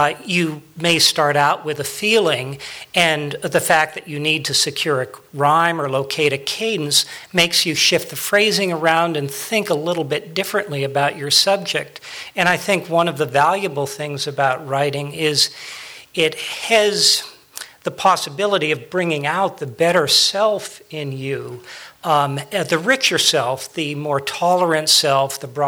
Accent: Vermont, United States; I grew up in Vermont when Robert Frost was still alive

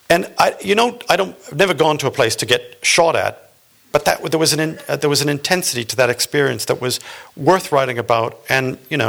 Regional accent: Boston, Massachusetts, United States; I come from Boston, Massachusetts.

